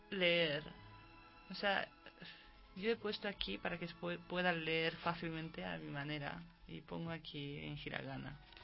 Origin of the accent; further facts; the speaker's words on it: Japan; Spanish is a second language; Yo soy japonesa, pero que sí.